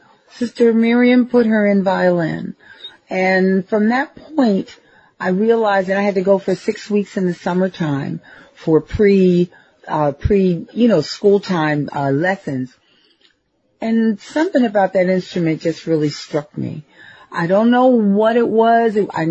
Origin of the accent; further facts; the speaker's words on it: Philadelphia, Pennsylvania, United States; growing up in North Philadelphia, going to a huge all-girls high, Catholic girls high school, being African-American and playing first violin